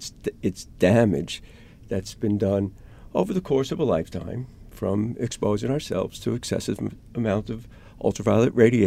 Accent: Long Island, New York, United States; I grew up on Long Island.

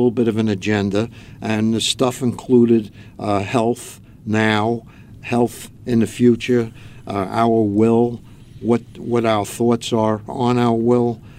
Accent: Woodhaven, New York, United States; I grew up in Woodhaven in Queens, about a block from Brooklyn.

